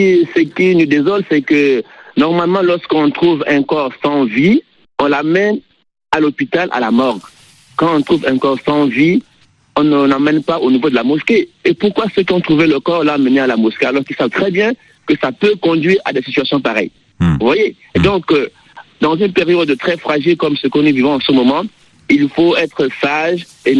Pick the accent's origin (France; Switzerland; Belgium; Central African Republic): Central African Republic; c'est un message que je veux envoyer en tant que centrafricain à notre présidente.